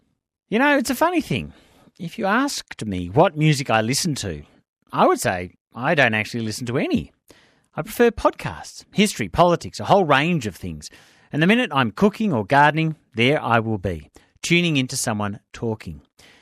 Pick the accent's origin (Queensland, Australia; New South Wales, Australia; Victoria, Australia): Victoria, Australia; Ballarat; I was born to Polish migrants, displaced people after World War II. Growing up in Ballarat, there was often an accordion in the house.